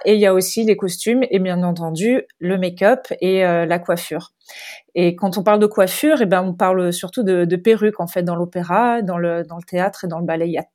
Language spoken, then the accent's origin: French; Grasse, Provence-Alpes-Côte d'Azur, France; accent: southern French; now in Australia; je suis de Grasse, donc dans les Alpes-Maritimes.